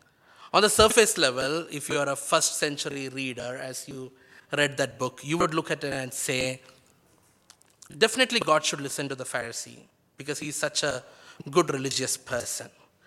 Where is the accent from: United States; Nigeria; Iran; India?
India; I come from India, and in India, the percentage of Christianity is probably only 2%.